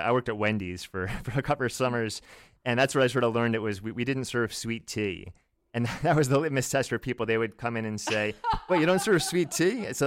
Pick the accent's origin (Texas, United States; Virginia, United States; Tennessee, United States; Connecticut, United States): Virginia, United States; Virginia Beach; Yeah, I grew up in Virginia Beach, so southeastern Virginia, about 15 minutes away from the shore.